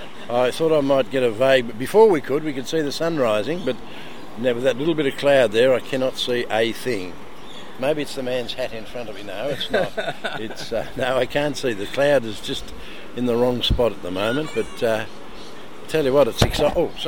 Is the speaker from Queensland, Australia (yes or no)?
no; Ballarat, Victoria, Australia; I'm from Ballarat, yes.